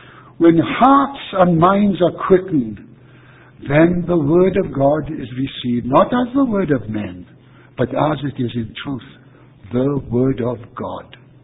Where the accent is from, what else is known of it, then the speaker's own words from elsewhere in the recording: Wales, United Kingdom; not just because I'm a Welshman